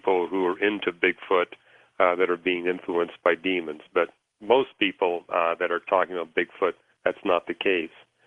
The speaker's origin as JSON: {"language": "English", "region": "British Columbia", "country": "Canada", "tie": "born or raised there", "said": "I grew up in British Columbia, where they talked about the Sasquatch."}